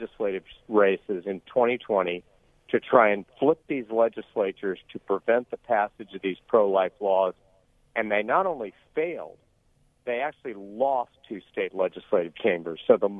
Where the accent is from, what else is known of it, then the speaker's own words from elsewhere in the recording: Georgia, United States; My home state of Georgia passed a bill